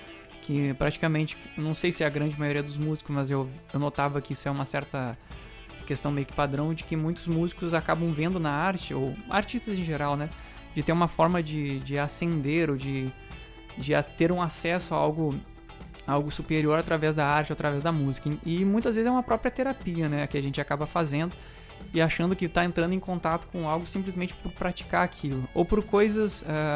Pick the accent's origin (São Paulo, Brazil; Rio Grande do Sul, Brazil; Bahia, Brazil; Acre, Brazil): Rio Grande do Sul, Brazil; eu sou gaúcho, né, tenho 27 anos atualmente